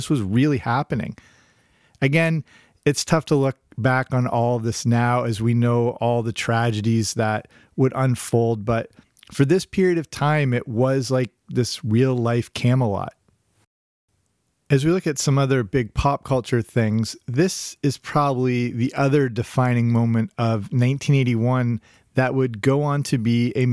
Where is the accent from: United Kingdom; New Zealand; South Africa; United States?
United Kingdom; England; growing up in England, I watched that all the time.